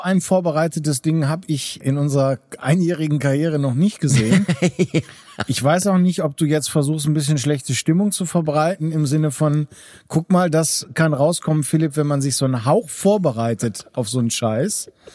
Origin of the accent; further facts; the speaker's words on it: Netherlands; Was mich natürlich jetzt als Niederländer vor allen Dingen interessiert